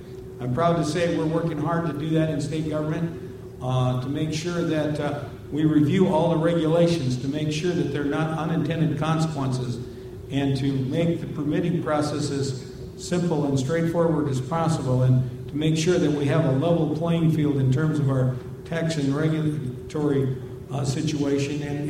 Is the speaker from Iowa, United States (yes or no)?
yes; Iowa, United States; And I like to point out the fact that I grew up in North Central Iowa, where we have a lot of drainage districts and tile.